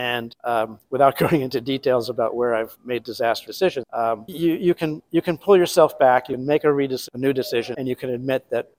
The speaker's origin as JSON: {"language": "English", "town": "New York City", "region": "New York", "country": "United States", "tie": "born or raised there", "said": "Well, I grew up in New York City, so what can I say?"}